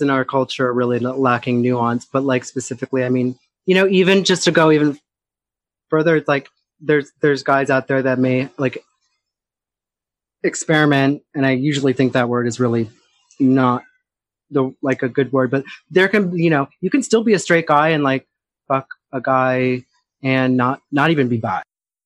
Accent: Boston, Massachusetts, United States; I mean, I remember growing up in Boston, and queer was like the equivalent of the word faggot.

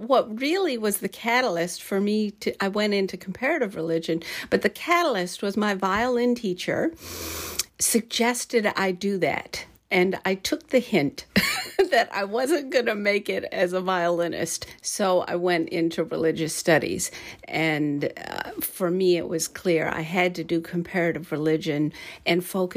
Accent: Detroit, Michigan, United States; born there; And then eventually they moved to the States 10 years after they were married, and I was born in Detroit.

